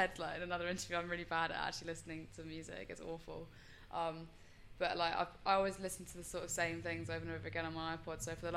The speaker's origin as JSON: {"language": "English", "region": "South East England", "country": "United Kingdom", "tie": "born or raised there", "lives_now": "Devon, United Kingdom", "said": "Well, at the moment I live in Devon with my family. But I grew up in Hampshire"}